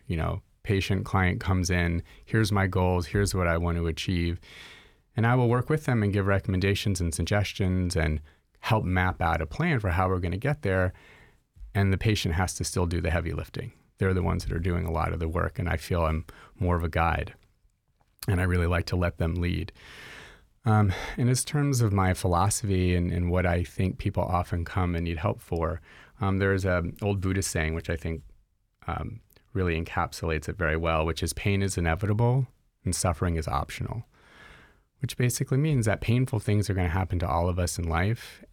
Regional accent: Los Angeles, California, United States; I'm originally from Los Angeles, and I spent most of my life there.

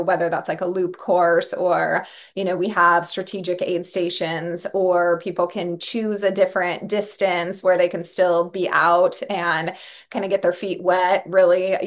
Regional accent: Oregon, United States; when I came up from Oregon, I remember, like, and I ran pretty primarily like road races in Oregon. That's kind of how I started.

